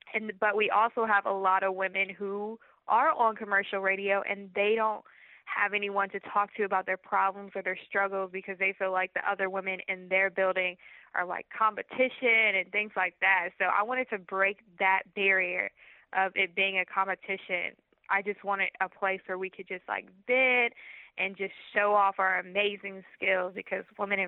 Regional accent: Florida, United States; also born or lived in Alton, Illinois / Chicago / Nashville; I was born in Alton, Illinois, and then we moved to like the suburbs of Chicago, then actually Chicago, then Nashville, then the suburbs of Nashville. Then we moved to Florida. I did high school in Florida

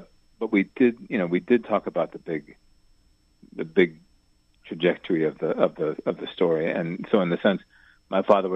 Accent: Washington, District of Columbia, United States; Well, I was back up in where I grew up in the Washington, D.C. area after coming back from Haiti.

